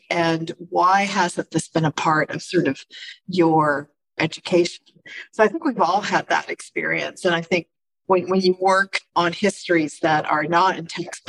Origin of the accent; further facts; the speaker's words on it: Montreal, Quebec, Canada; And then I went back to Montreal, my hometown, to work.